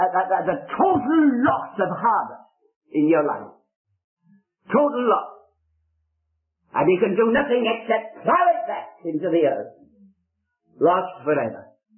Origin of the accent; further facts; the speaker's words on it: Scotland, United Kingdom; I love, being Scottish, I love the Scottish poet Robert Burns